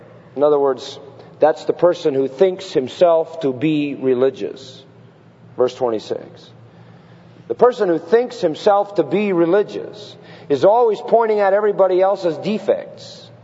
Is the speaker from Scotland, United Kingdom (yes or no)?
yes; Scotland, United Kingdom; being the Scotsman that I am.